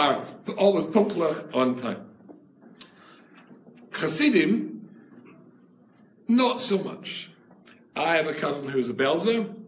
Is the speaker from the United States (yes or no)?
no; United Kingdom; So I arrived there, but I'm being British, I arrived when I was told to be there at 7 o'clock, 9 o'clock.